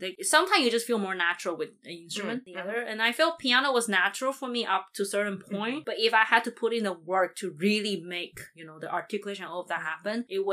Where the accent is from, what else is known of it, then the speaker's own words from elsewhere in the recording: Taiwan; And then growing up in Taiwan, the system I grew up